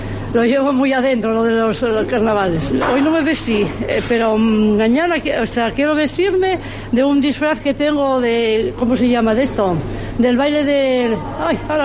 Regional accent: Asturias, Spain; E eu digo frisuelos, porque como soy asturiana, digo frisuelos.

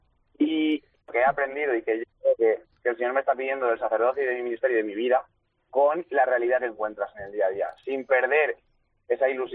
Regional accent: Alicante, Valencian Community, Spain; Soy de la parroquia de Benalúa, uh-huh, una parroquia de barrio de ahí de Alicante.

